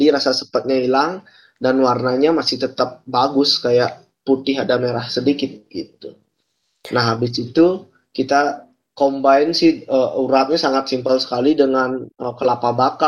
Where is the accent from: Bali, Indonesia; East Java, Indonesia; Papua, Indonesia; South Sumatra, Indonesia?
Bali, Indonesia; Payangan; Kalau saya sih asli Payangan, 20 menit dari Ubud ke arah utara. Jadi sebelum Kintamani itu ada Payangan namanya.